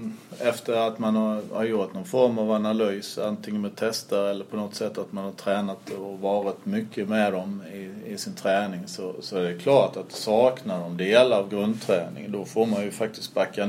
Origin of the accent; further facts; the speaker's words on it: Karlshamn, Blekinge, Sweden; Jag är 55 år från Karlshamn, handbollare.